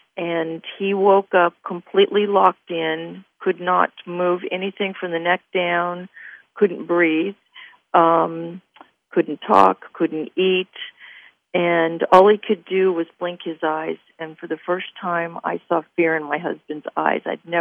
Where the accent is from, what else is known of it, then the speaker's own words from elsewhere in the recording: California, United States; actually, I am out of town from California right now at a writer's workshop in upstate Washington State, but I am from California.